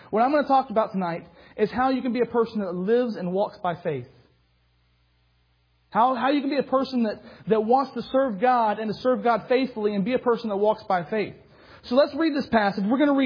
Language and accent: English; Lakeland, Florida, United States; I grew up in church. I grew up in Lakeland, Florida. I grew up in church.